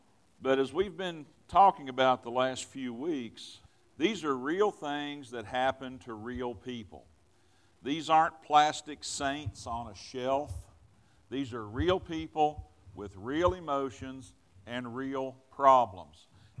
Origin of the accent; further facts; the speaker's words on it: Virginia, United States; born there; I was born in Virginia.